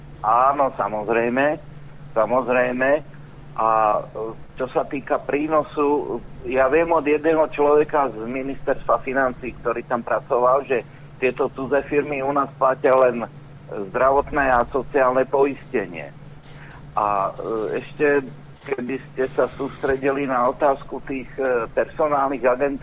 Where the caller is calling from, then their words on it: Petržalka, Bratislava Region, Slovakia; Takže ja ďakujem, pozdravujem z Petržalky a majte sa všetci dobre.